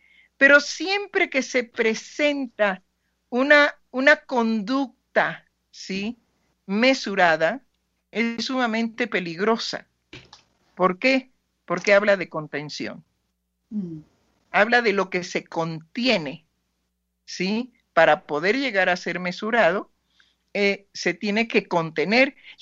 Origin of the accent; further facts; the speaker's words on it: Mexico; Pues yo soy psicoanalista mexicana.